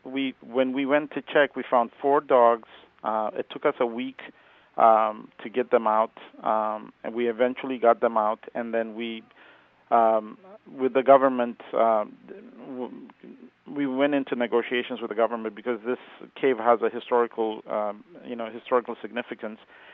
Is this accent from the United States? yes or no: no; Ethiopia; Yes, sir. I'm originally from Ethiopia.